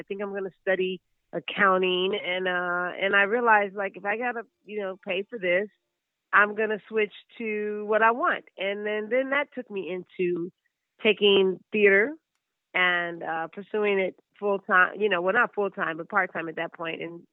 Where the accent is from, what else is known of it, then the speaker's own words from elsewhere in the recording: Chicago, Illinois, United States; It was like, I'm from Chicago. I should be on stage with the Goodman.